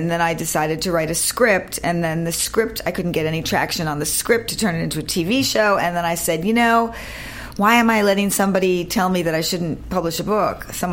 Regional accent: Staten Island, New York, United States; I'm from Staten Island, New York

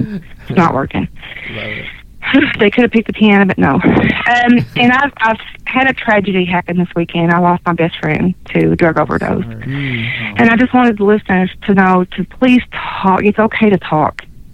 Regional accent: Arkansas, United States; I'm the lady from Arkansas that has called in a couple of times.

